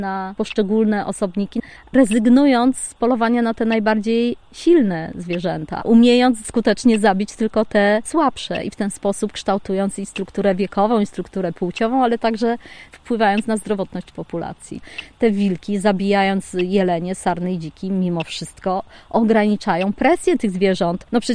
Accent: Silesian Voivodeship, Poland; born there; bo urodziłam się na Śląsku

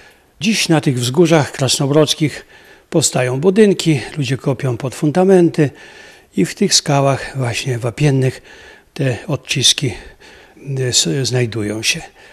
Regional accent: Tyszowce, Lublin Voivodeship, Poland; bo ja pochodzę z Tyszowiec. Jako dzieciak pamiętam

